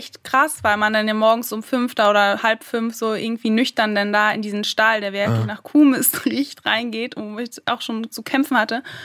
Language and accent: German; Germany; Ich bin auch aus Deutschland.